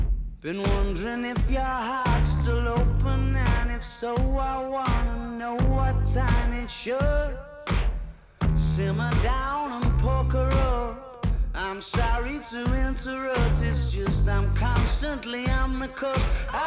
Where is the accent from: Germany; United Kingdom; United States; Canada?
United Kingdom; Yorkshire and the Humber; It is the best. I'm from Yorkshire, so obviously I'm going to say that.